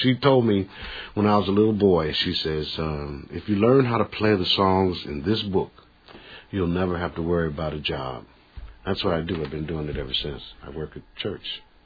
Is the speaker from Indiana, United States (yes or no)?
yes; Indianapolis, Indiana, United States; born there; I was born in Indianapolis, Indiana. My father was Shoshone Indian